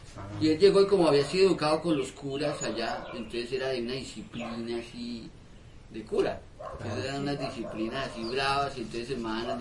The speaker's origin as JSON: {"language": "Spanish", "country": "Colombia", "said": "pero que nosotros no somos europeos ni somos gringos, que nosotros somos colombianos y entonces tenemos raíces indígenas."}